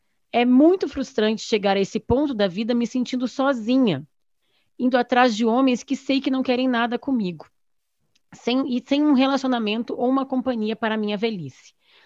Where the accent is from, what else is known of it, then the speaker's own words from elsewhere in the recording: Rio Grande do Sul, Brazil; Olha, eu sou gaúcha e lá a gente tem um ditado